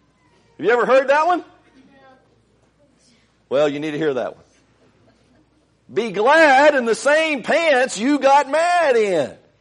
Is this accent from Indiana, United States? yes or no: yes; Indiana, United States; I grew up in Indiana. But there's a lot to be thankful for being a Hoosier.